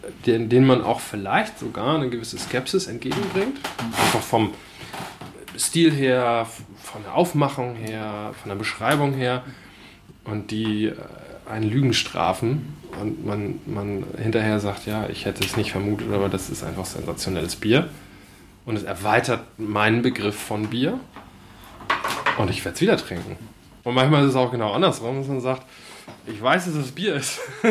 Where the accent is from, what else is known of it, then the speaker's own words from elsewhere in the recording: Northern Germany, Germany; Ich habe über Weizenbier gebloggt, lustigerweise, als Norddeutscher.